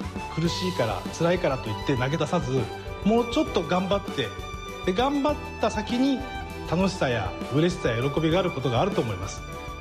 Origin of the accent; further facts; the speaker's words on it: Tsubame, Niigata, Japan; 私はもう燕市に生まれて育って、仙台からもそこに生活させてもらってたわけです。